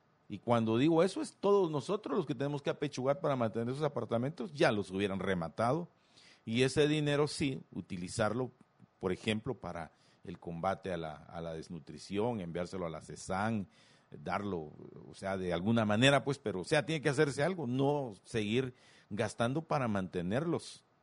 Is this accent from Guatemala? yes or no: yes; Guatemala; Nosotros como guatemaltecos, yo como ciudadano